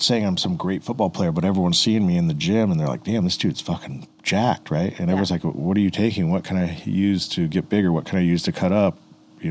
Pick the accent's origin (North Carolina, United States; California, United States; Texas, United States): California, United States; Redondo Beach; I grew up in a town where there's Mexican gangs, right? And I grew up in Redondo Beach.